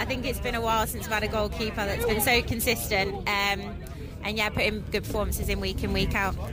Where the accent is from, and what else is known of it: Cowden, South East England, United Kingdom